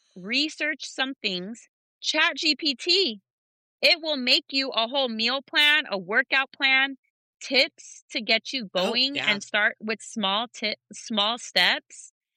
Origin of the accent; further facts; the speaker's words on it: the South, United States; I'm from the South, or this is our culture.